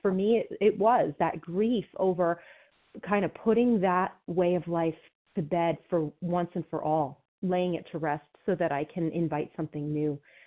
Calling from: New Jersey, United States; I'm from New Jersey, and I'm recovered for today.

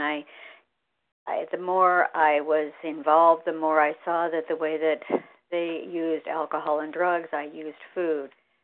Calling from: Beaverton, Oregon, United States; I'm from Beaverton, Oregon, and I've been listening to Vision for You and really benefiting from it

